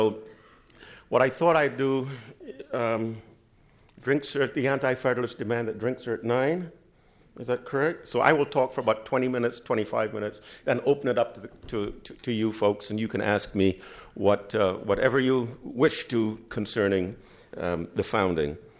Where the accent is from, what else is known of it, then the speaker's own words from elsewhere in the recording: California, United States; now in Louisville, United States; I didn't come from, I thought I came from California and I could dress down, but apparently I decided in Louisville you should do as folks